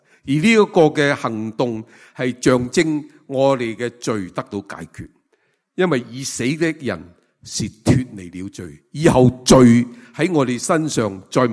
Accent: China; 其实我们中国人应该很明白，啲人搞鬼就话咪鬼搞鬼

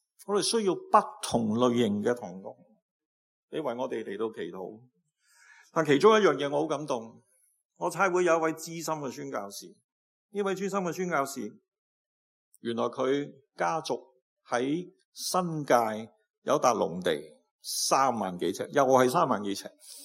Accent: Guangdong, China; 不过我作为广东人，广东话有9个声调嘅。

